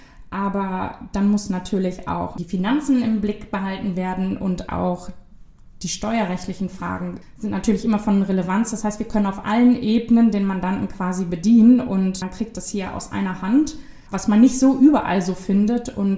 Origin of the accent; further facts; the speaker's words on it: Cologne, North Rhine-Westphalia, Germany; ich war dann wieder zurück in meine Heimat in Köln und habe da in einer Kanzlei gearbeitet